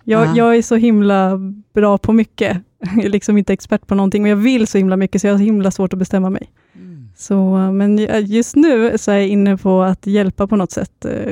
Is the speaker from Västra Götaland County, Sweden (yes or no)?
no; Skinnskatteberg, Västmanland County, Sweden; now in Norrköping, Sweden; Jag är 32. Fyller 33 i år. Och jag kommer från Skinnskatteberg. Men när vi träffades bodde jag i Stockholm och pluggade här.